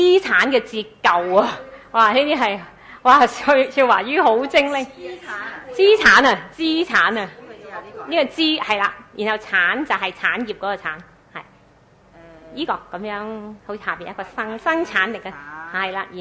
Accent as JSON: {"language": "Cantonese", "country": "China", "said": "背即系财咁解啊！我哋中国人话。"}